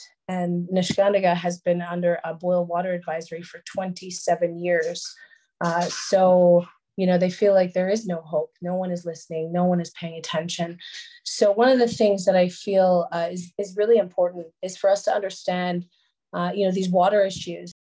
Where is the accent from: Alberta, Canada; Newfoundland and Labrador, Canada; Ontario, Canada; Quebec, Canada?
Ontario, Canada; Six Nations of the Grand River; English is a second language; I am Mohawk Turtle Clan, like Tanya was saying, and I'm from the Six Nations of the Grand River.